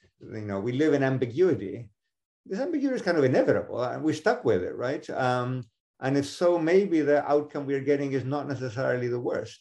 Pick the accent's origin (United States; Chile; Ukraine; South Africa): Chile; I grew up in Chile during the Pinochet dictatorship